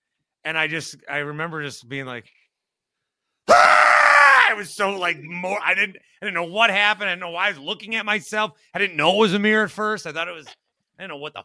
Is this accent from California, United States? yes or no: no; Fond du Lac, Wisconsin, United States; I mean, I grew up in Fond du Lac and worked there.